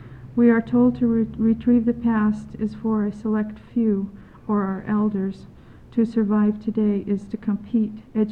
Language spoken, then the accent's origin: English; Metlakatla, Alaska, United States; and believe it or not, I'm also have some Haida in me also. I was raised in Metlakatla, an island reservation, which is located 15 miles southeast of here.